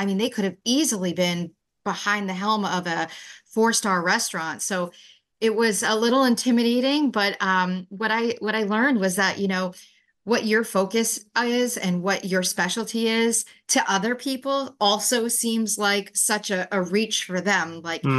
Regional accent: Franklin, Massachusetts, United States; they actually wanted to indicate that I was from Boston. And I said, absolutely not. No way. Franklin, Mass. And I wanted everyone to know it. Just do my little part to put Franklin on the map.

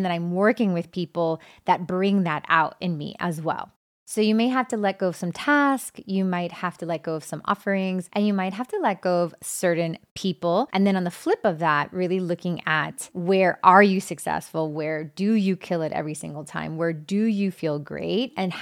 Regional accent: Miami, Florida, United States; Growing up in Miami, being, you know, of Cuban descent, I didn't have any friends that were not Cuban. Like all my friends were Cuban. I grew up in this very tight community.

